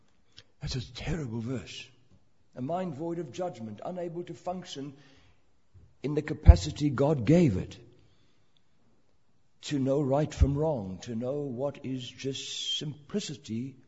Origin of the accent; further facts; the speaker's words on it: England, United Kingdom; I wish I could have a series of meetings just on why we should stick to the King James as English people.